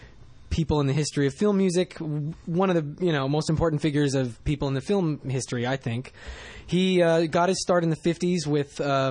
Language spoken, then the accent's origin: English; Bellingham, Washington, United States; And I was growing up in Bellingham, Washington, so there weren't exactly a lot of filmmakers there.